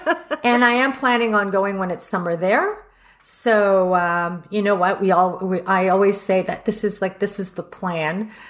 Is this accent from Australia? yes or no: yes; Australia; born there; I was born and raised, or not raised so much, but I was born in Australia. We have gone there together. I have a huge family base there